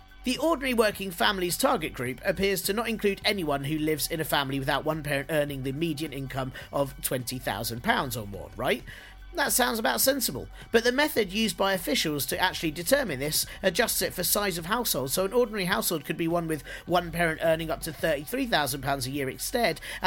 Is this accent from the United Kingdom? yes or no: yes; United Kingdom; Although I suppose, as British people, we do like a good old moan